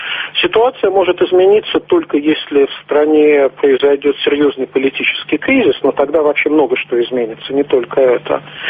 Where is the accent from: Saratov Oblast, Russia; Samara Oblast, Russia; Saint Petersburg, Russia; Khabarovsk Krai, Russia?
Saint Petersburg, Russia; Я, как человек из Петербурга, привел бы для сравнения такой пример.